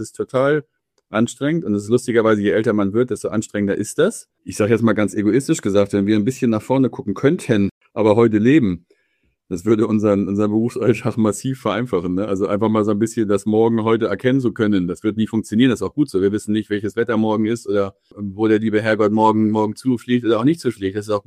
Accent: Schleswig-Holstein, Germany; Ich bin an der Ostsee groß geworden, 2-3 Kilometer weg von der Kieler Förde

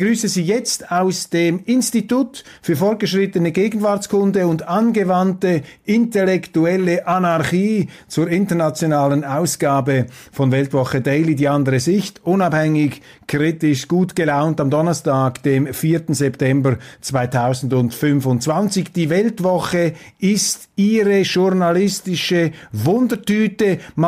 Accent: Switzerland; Dafür habe ich Verständnis als Schweizer.

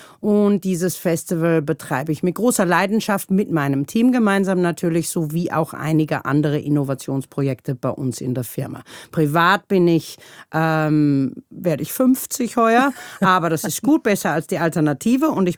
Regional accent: Germany; now in Austria; Ich bin Piefke, wie man unschwer erkennen kann. Ich wohne seit über 30 Jahren mittlerweile in Österreich.

